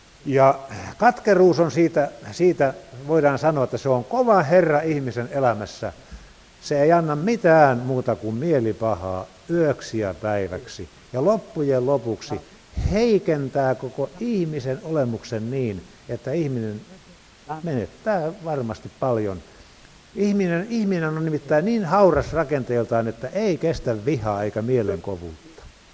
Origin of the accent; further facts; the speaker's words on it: Kullaa, Satakunta, Finland; kun olen maataloudesta kotoisin, meillä oli pieni maapaikka siellä Kullaalla